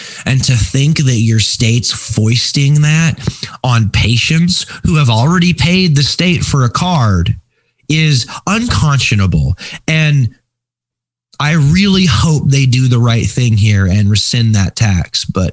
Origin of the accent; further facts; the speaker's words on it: Texas, United States; moved away; Well, yeah, yes, I am from Texas. Like many people from Texas, I don't live in Texas anymore.